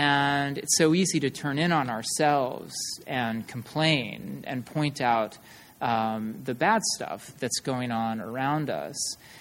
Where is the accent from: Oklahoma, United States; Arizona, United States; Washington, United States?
Arizona, United States; Pinetop-Lakeside; I grew up in Pine Top Lakeside, which is right next to a Native American reservation.